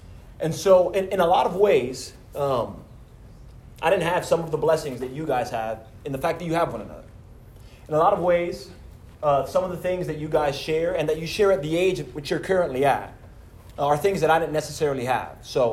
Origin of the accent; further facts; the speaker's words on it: New York, United States; So like Ben was saying, I am from New York. I hate the Yankees. Big Red Sox fan.